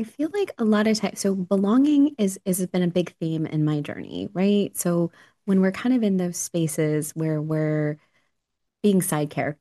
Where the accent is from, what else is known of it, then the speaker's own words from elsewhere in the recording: Colorado, United States; I grew up in Colorado, avid hiker